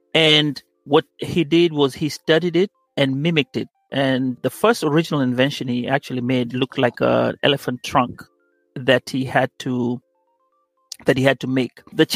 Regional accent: Kenya; moved away; I'm originally from Kenya, as you have said. And I'm still learning, even though I've lived here for quite some time, over 20 years.

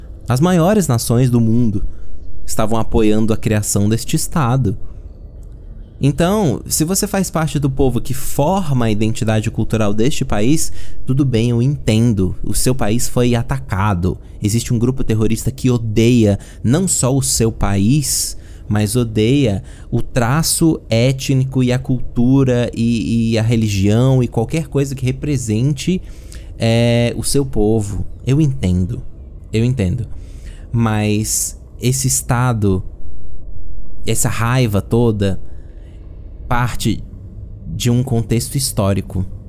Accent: Brazil; E aí, ter que ouvir esse tipo de gente falando sobre isso, sendo brasileira, já me causa um asco, entendeu?

